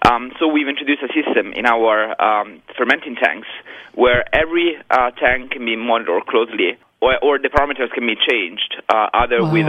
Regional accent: Montalcino, Tuscany, Italy; But in Montalcino, in my region, in my hometown, I couldn't find such information.

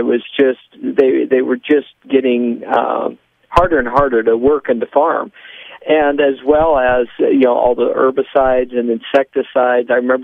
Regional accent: Iowa, United States; it starts with being a farm boy growing up in Iowa, and ultimately, when I left there to go to college

